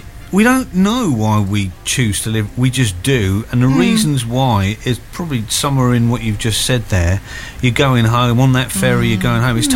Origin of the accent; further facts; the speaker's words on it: Isle of Wight, South East England, United Kingdom; And when we said that we're from the Isle of Wight, you could have heard a pin drop